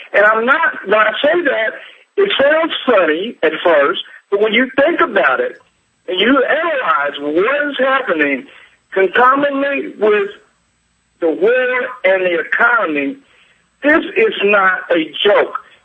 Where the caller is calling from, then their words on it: Palatino, Texas, United States; No, I'm calling from Palatino, Texas.